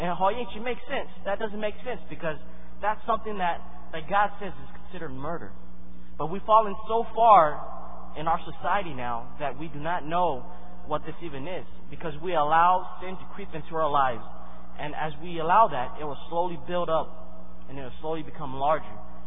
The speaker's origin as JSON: {"language": "English", "region": "Georgia", "country": "United States", "said": "When I'm in Georgia, I'm from Georgia. So when I look in the night sky, it's just the country."}